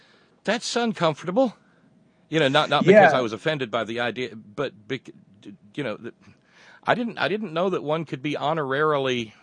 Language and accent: English; Alabama, United States; because I was Southern born and I'm born and raised in Alabama. I live in Appalachia.